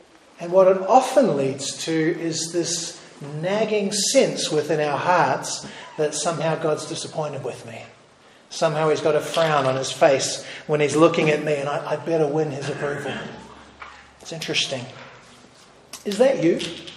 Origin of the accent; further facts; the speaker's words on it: Eastbourne, Wellington, New Zealand; I'm a New Zealander. And that means I lived close to the beach. I grew up in Eastbourne, down in Wellington.